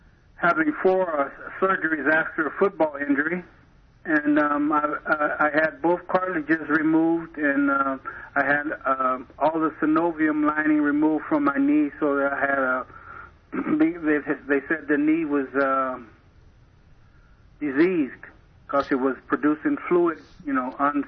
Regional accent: Nebraska, United States; Well, I'm originally from Nebraska. I live in Apple Valley.

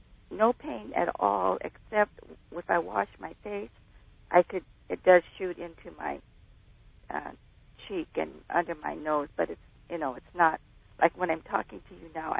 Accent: Gardena, California, United States; Well, I'm from Gardena, and I'm retired.

